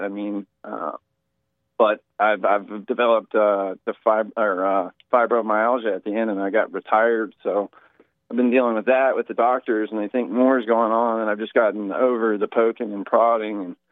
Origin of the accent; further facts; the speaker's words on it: Georgia, United States; I'm a fishing guide, and I'm originally from Georgia, and I just hate Washington.